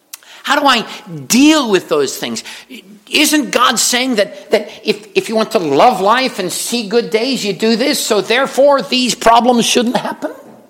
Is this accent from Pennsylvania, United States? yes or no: yes; Pennsylvania, United States; I was raised in Pennsylvania. I never heard about blessing someone out. But when I came to Virginia, I found out that that means kind of cursing.